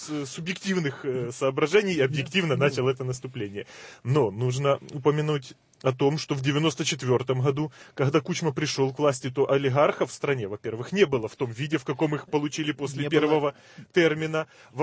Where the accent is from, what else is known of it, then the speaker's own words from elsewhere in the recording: Sumy, Sumy Oblast, Ukraine; Я из Сум.